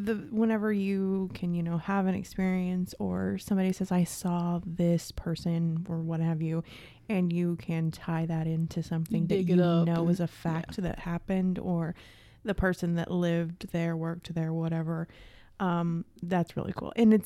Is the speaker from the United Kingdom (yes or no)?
no; Winona, Missouri, United States; now in Springfield, United States; We are originally from Winona, Missouri.